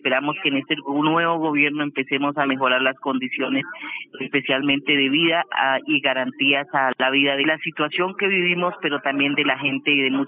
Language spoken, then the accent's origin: Spanish; Cauca, Colombia; primero yo soy de Tierra Adentro. Tierra Adentro es el municipio de Páez e Inza.